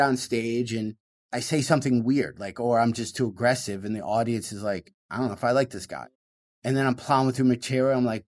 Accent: Michigan, United States; I'm originally from Michigan.

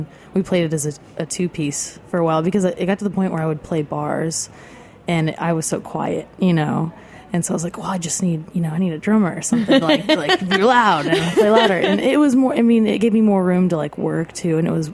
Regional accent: Winfield, Kansas, United States; because I grew up in Winfield, actually, which was about 2.5 hours south of there, and which is a tiny town.

